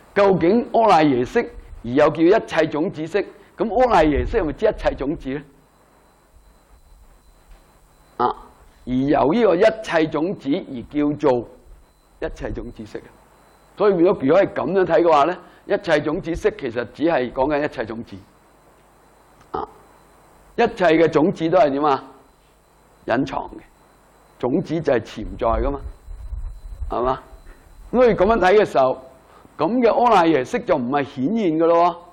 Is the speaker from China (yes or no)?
yes; China; 因为我们中国人呢做来做去就做